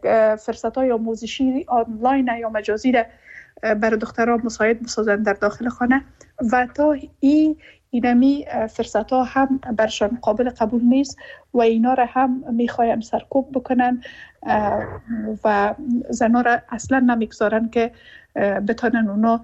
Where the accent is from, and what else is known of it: Afghanistan